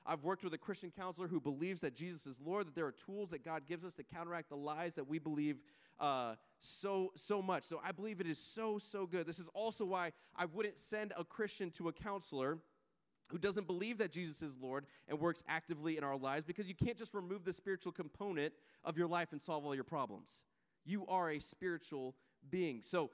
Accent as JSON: {"language": "English", "region": "Colorado", "country": "United States", "said": "I have been camping. I'm from Colorado. I've been camping my entire life."}